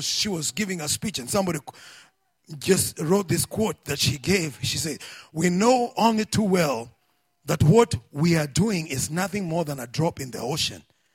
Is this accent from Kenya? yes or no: yes; Kenya; I know I'm a Kenyan. There's a blood, I'm a Kenyan.